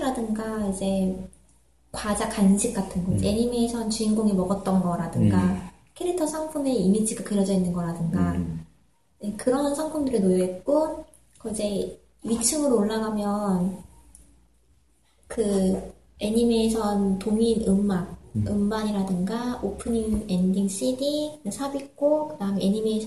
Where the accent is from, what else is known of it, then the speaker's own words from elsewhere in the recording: South Korea; 그때는 제가 이제 한국에서 왔으니까 포인트 카드 같은 거를 만들려고 해도 원래는 만들 수가 없었거든요.